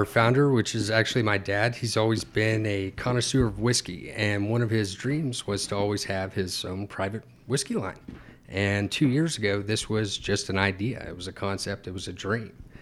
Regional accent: Oklahoma, United States; also born or lived in Dallas, Texas / Nashville, Tennessee; I was born in Dallas, Texas, lived in Nashville, grew up in Oklahoma. Kind of been all over the place

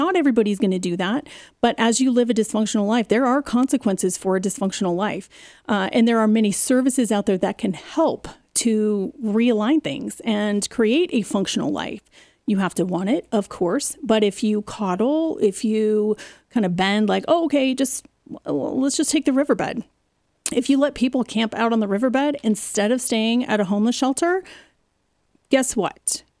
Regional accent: California, United States; now in Colorado Springs, United States; And we were originally from California. Don't be mad, I'm from California. Can't help but love Colorado Springs.

